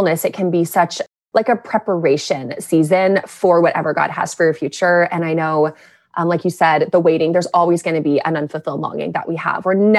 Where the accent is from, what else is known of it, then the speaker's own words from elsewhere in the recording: Texas, United States; So yeah, I am from Texas. And you know, people say everything's bigger in Texas.